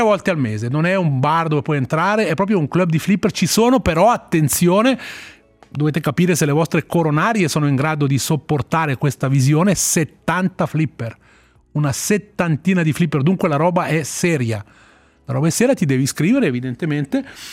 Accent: Bellinzona, Ticino, Switzerland; Io sono nato, cresciuto a Bellinzona

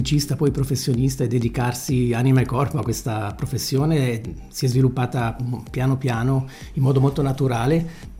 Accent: Ticino, Switzerland; moved away as an adult; Ho studiato anche in America, ho studiato a Basilea e sono partito dal Ticino tanti anni fa, proprio dopo la maturità liceale.

